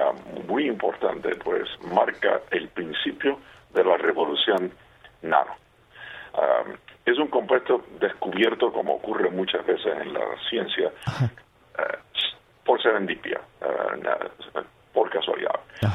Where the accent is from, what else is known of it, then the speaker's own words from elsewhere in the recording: Cuba; now in Puerto Rico; yo tenía y sigo teniendo muchas memorias de mi niñez en Cuba también.